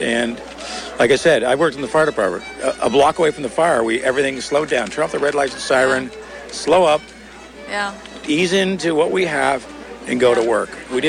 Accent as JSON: {"language": "English", "town": "San Francisco", "region": "California", "country": "United States", "tie": "born or raised there", "said": "And I grew up in San Francisco, and we didn't go on vacations. We were park kids."}